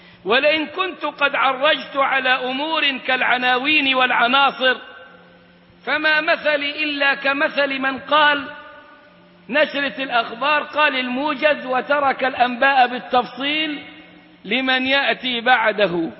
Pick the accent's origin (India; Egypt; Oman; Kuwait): Egypt; عندنا كمصريين